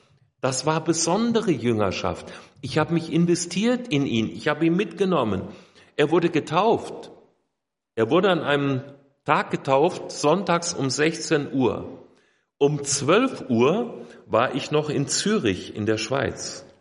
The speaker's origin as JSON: {"language": "German", "region": "Hesse", "country": "Germany", "said": "sind dann umgezogen wieder in meine hessische Heimat. Ich komme aus Hessen, eben in die Nähe von Fulda, wo wir bis heute leben."}